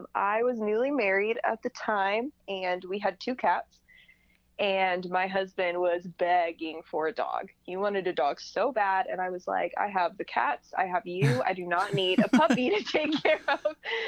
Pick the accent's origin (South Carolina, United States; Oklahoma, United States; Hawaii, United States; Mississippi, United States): Oklahoma, United States; because I grew up in Oklahoma, so not a lot of hiking out there.